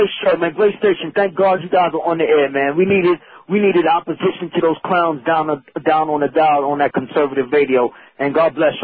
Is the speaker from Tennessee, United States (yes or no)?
no; New York City, New York, United States; now in New Jersey, United States; can I have a Democrat, born and raised in New York City, now living in New Jersey